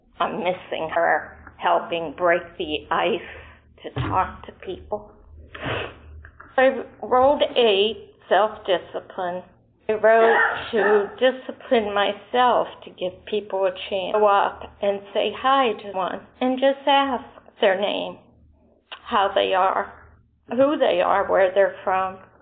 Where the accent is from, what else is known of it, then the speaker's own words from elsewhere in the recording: Massachusetts, United States; compulsive overeater, and I'm from Massachusetts.